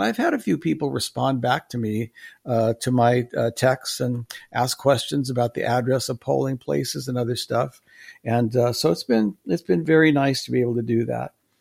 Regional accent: California, United States; I'm here from California. I love my country and I love my grandchildren.

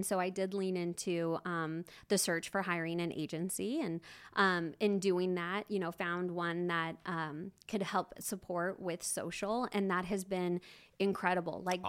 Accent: Tri-Cities, Washington, United States; now in Spokane, United States; I'm originally from Tri-Cities.

